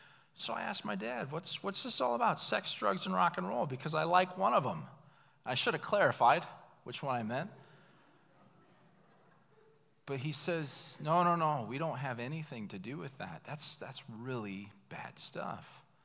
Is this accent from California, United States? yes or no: no; Williamsport, Indiana, United States; Because you'd be sitting there thinking, now, wait a second, I'm from Williamsport, Indiana. I am an American.